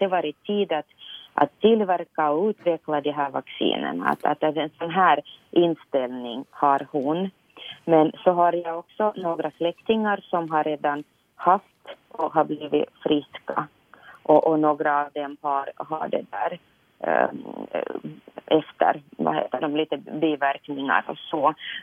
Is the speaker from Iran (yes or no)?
no; Novosibirsk, Novosibirsk Oblast, Russia; Swedish is a second language; now in Ingå, Finland; jag är född och uppvuxen i staden Novosibirsk i Sibirien.